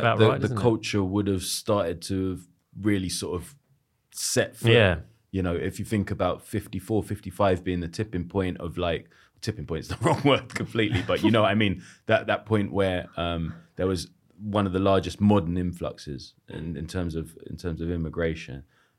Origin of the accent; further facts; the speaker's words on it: Jamaica; And then, of course, being Jamaican, it's just like, that t-shirt's not for sale.